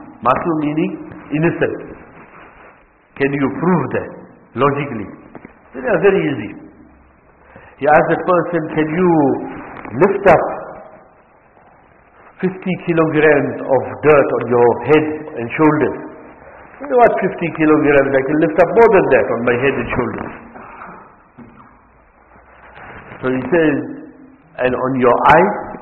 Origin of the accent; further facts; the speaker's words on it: Gauteng, South Africa; One person, because we come from Gauteng, so one person met me in the street in Gauteng